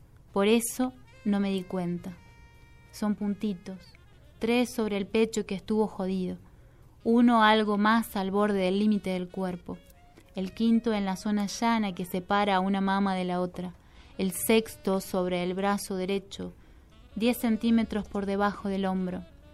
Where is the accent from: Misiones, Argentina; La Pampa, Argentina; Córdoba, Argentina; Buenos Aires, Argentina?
La Pampa, Argentina; General San Martín; born or raised there